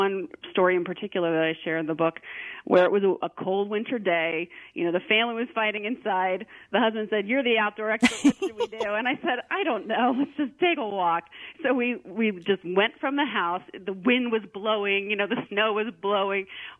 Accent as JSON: {"language": "English", "region": "Virginia", "country": "United States", "tie": "born or raised there", "also_born_or_lived": "Illinois", "said": "we moved from Illinois to Virginia when I was four, and I never had a garden again."}